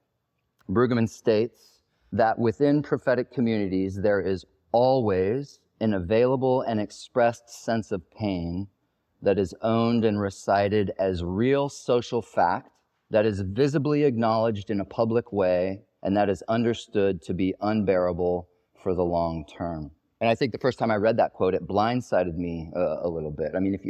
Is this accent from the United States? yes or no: no; South Africa; I was raised in South Africa at the tail end of apartheid and in the midst of the South African AIDS epidemic